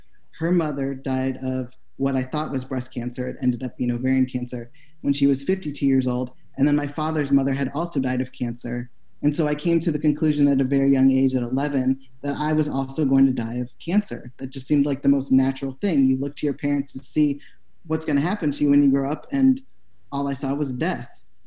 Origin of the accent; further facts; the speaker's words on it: Midwest, United States; especially growing up in the Midwest in the 90s in a small town.